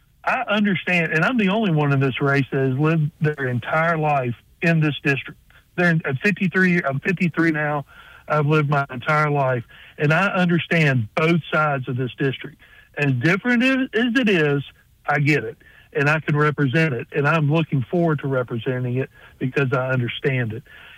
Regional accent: Mobile, Alabama, United States; I grew up here in Mobile, Baldwin County, and I love this area.

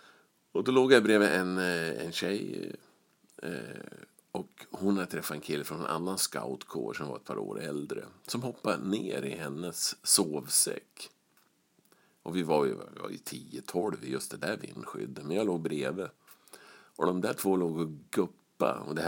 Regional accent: Västerås, Västmanland County, Sweden; Jag växte upp där i Hammarby i Västerås.

